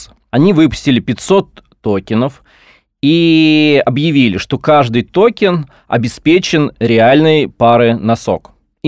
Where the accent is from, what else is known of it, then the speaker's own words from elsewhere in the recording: Vladimir Oblast, Russia; Я сам родом из Владимирской области